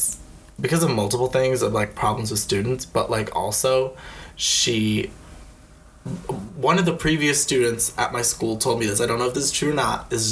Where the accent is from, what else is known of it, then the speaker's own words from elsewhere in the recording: United States; I'm not Vietnamese, so I don't know if I can comment on your guys' community, but, I mean, I grew up in America